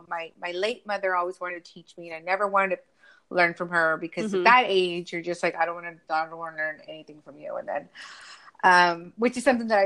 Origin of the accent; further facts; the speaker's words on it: Eagle Pass, Texas, United States; because I was born and raised in Eagle Pass, Texas, which is the border of Texas.